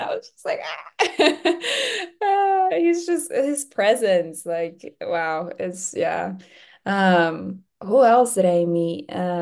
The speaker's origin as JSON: {"language": "English", "region": "Beijing", "country": "China", "tie": "born or raised there", "also_born_or_lived": "Poland", "second_language": "English", "said": "Well, I was born in Poland. My mom is Polish and my dad is Chinese. I was born there, but I grew up in Beijing all my life."}